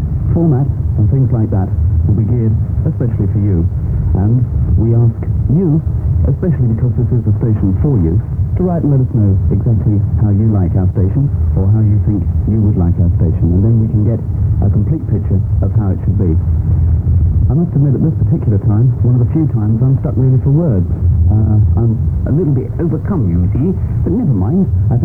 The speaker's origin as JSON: {"language": "English", "region": "London", "country": "United Kingdom", "said": "On the record it says 23, in fact I'm 25. I come from London, which is right down in the south of England"}